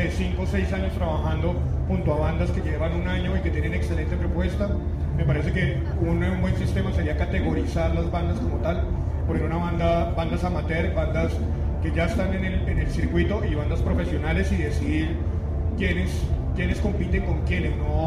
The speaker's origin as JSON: {"language": "Spanish", "town": "Medellín", "region": "Antioquia", "country": "Colombia", "said": "Medellín, mi tierra, que adoro y que están ahí"}